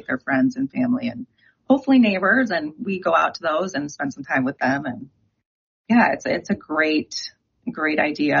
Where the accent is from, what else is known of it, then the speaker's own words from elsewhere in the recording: East Lansing, Michigan, United States; I actually am originally from Michigan, born and bred in Michigan, over in the Grand Rapids, Michigan area. Grew up in East Lansing, where Michigan State University is.